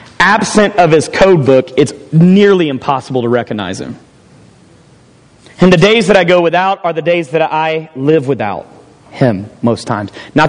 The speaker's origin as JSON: {"language": "English", "country": "United States", "said": "And being an American, I take what's easy."}